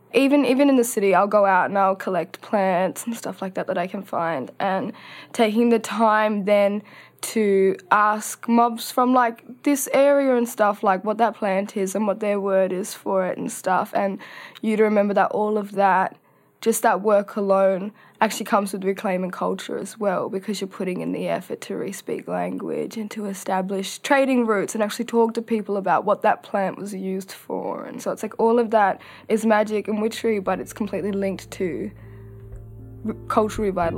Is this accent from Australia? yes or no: yes; Western Australia, Australia; See, I'm from the Northeast Kimberleys, and one of the areas that people like to swim at, the top of the waterfall behind it, was a massacre site for my family.